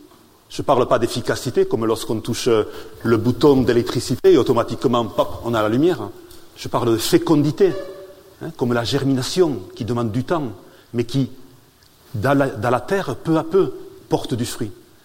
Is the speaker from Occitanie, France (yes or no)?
yes; Occitanie, France; accent: southern French; now in Rome, Italy; mon accent est du sud de la France, des Hautes-Pyrénées, là où vous avez le granit des Pyrénées et le murmure cristallin de la Garonne. Donc, pas très loin de Lourdes. Mais je suis maintenant depuis 4 ans à Rome